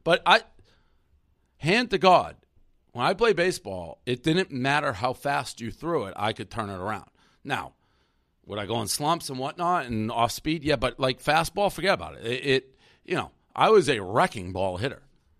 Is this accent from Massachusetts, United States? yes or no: yes; Boston, Massachusetts, United States; I'm from Boston.